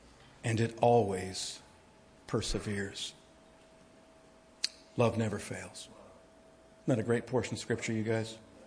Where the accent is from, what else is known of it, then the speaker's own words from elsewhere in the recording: England, United Kingdom; Well, you might not be English. I'm from the English.